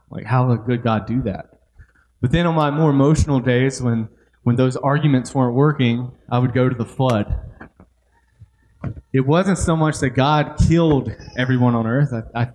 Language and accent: English; California, United States; born there; So I was born in California in 1988.